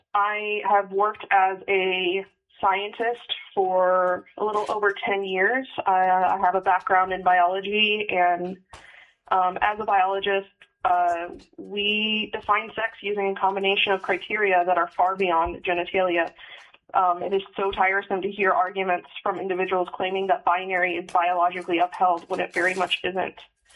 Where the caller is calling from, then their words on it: Wasilla, Alaska, United States; I'm calling from Wasilla, Alaska.